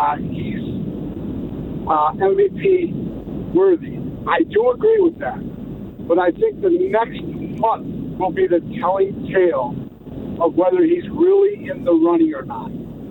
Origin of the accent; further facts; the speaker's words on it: Chicago, Illinois, United States; now in Maine, United States; I usually call you from Maine. I don't know if you remember. I am from Chicago.